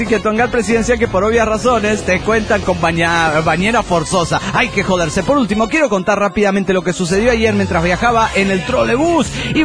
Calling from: Guadalajara, Jalisco, Mexico; de Guadalajara, Jalisco, México.

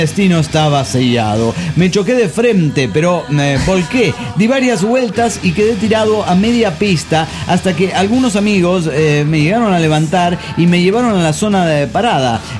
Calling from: Tarija, Bolivia; de Tarija, Bolivia.

